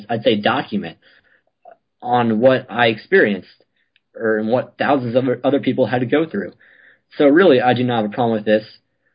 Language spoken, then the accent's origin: English; New Orleans, Louisiana, United States; I mean, I'm sure by now you know that I'm from New Orleans. So I lived here before Katrina hit.